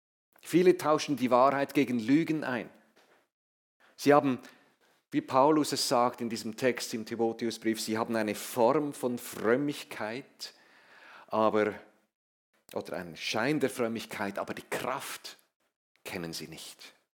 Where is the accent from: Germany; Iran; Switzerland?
Switzerland; ich bin Doppelbürger. Ich bin Schweizer, aber das zählt nicht mehr lange.